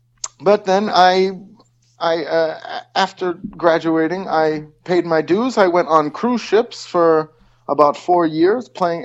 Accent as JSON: {"language": "English", "country": "United States", "said": "because I'm American, you know."}